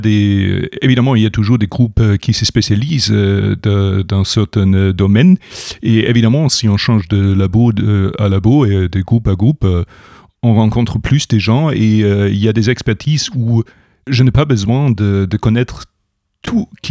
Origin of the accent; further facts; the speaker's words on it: Germany; Je suis né en Allemagne de l'Est